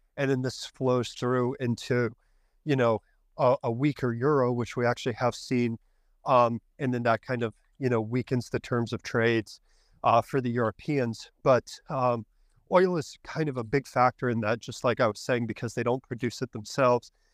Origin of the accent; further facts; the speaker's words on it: United States; now in Toronto, California, United States; Currently, also still located in Toronto, but I'm from the States.